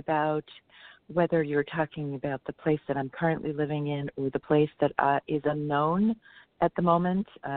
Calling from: California, United States; I'm calling from Santa California.

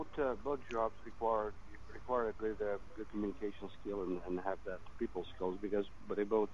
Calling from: New York, United States; I'm in New York right now.

